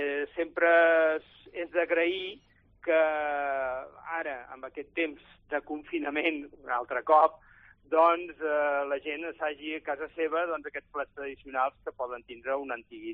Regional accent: La Bisbal d'Empordà, Catalonia, Spain; Ostres, això és el que jo, de jove, a la Bisbal, quan era festa major, es feia.

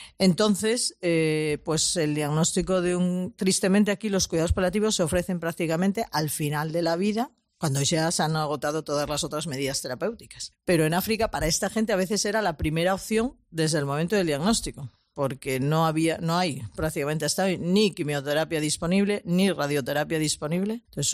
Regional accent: Santander, Cantabria, Spain; Curiosamente, yo soy de Santander y el primer destino le tuve en Córdoba

